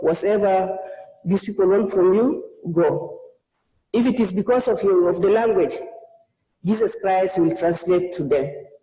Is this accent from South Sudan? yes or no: yes; South Sudan; I come from South Sudan.